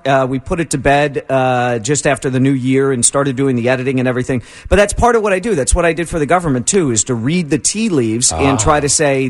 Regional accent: Chicago, Illinois, United States; I'm from Chicago, and I'm like, we don't really talk like that here.

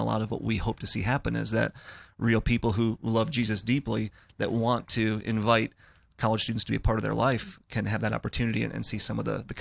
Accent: Midwest, United States; It would be a little bit different here than where I grew up in the Midwest.

